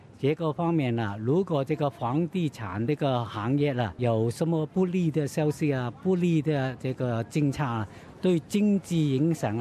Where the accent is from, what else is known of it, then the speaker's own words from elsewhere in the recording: China; now in Australia; 我们虽然移民了来澳大利亚，我们还是对我们祖国有一点感情的